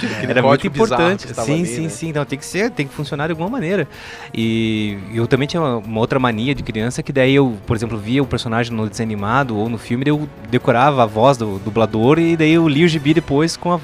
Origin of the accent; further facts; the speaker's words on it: Curitiba, Paraná, Brazil; born there; Então, eu nasci em 1975, no distante ano da nevasca em Curitiba